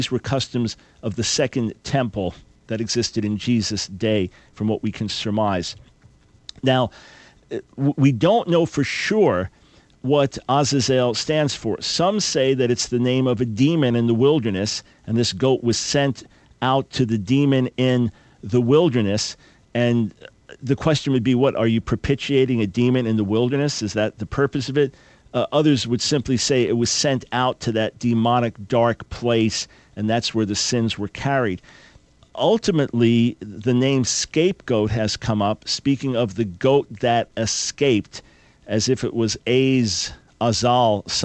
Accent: New York, United States; New York is, that's my hometown. So we've got special roots in New York, and I love going back out there.

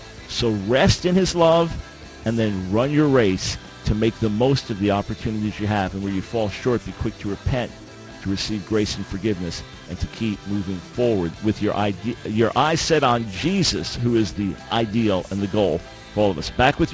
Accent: New York, United States; I'm a New Yorker.

